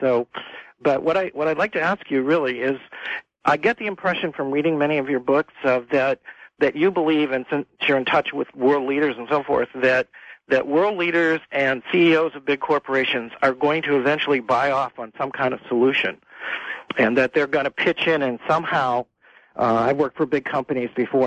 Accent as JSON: {"language": "English", "country": "United States", "said": "And I guess it's because I'm an American, and I look at it from the U.S. side of it."}